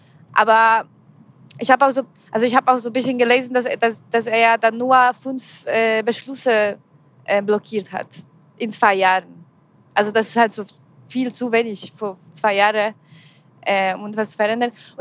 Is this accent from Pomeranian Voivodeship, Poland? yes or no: yes; Gdańsk, Pomeranian Voivodeship, Poland; ich komme aus Danzig. Und Danzig ist auch, glaube ich, so ein bisschen anders als andere Städte.